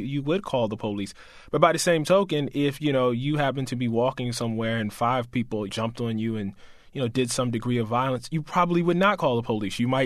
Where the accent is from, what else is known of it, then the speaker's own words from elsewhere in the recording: United States; I am an American, and so I did understand them as representing, you know, some aspect of the state that I was a part of, some aspect of the country that I was a part of.